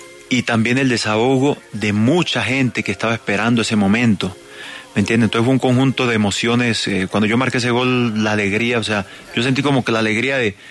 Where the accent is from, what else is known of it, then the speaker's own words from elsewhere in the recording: Chocó, Colombia; poder dedicárselo a mi tierra natal, Chocó.